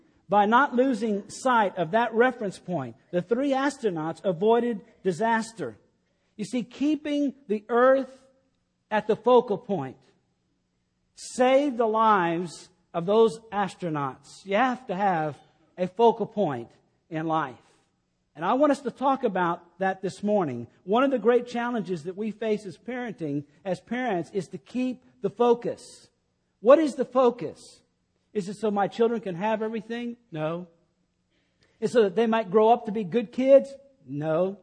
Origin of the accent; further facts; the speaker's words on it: Killeen, Texas, United States; we were with family back in Killeen, my hometown.